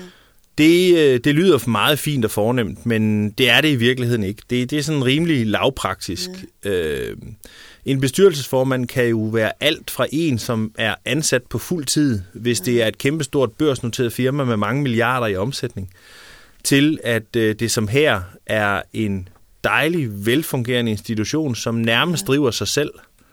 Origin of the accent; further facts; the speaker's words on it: Randers, Central Denmark Region, Denmark; now in Fredensborg, Denmark; Vi har jo ikke vores egen tv-station her i Fredensborg. Jeg kan huske hjemme i Randers, hvor jeg kom fra